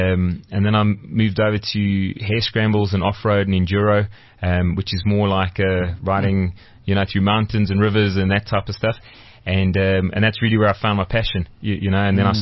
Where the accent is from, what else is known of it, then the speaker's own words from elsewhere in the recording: Kempton Park, Gauteng, South Africa; We moved over to the Veld, and where I grew up in Kempton Park, there were some old tennis courts